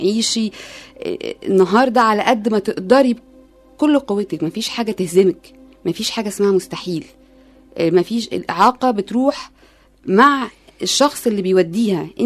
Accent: Egypt; بس طبعا إحنا عندنا في مصر ما فيش مهنية في الموضوع ده

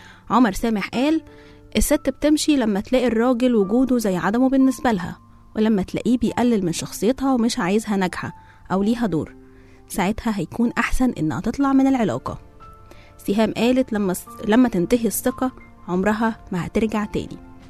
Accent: Egypt; مفيش راجل وخصوصا عندنا في مصر يقدر يتعامل مع الموضوع ده بحياديه

